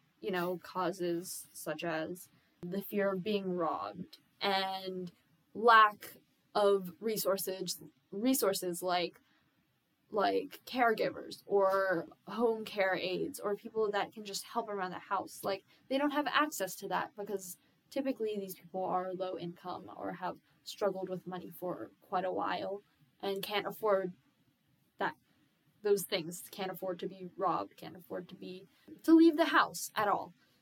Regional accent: United States; but also, like, for us being a mixture of Chinese and American and growing up in America with that lens in mind as well.

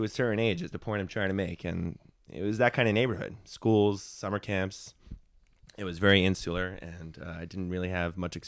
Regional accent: Brooklyn, New York, United States; I grew up in Brooklyn, and none of us had cars because no one drove, really, except for your parents.

